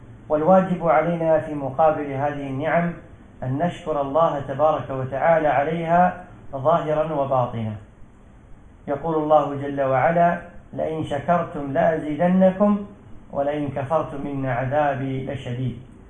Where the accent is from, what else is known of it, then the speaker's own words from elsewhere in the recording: United Arab Emirates; على بلدنا الإمارات خاصة وعلى سائر البلاد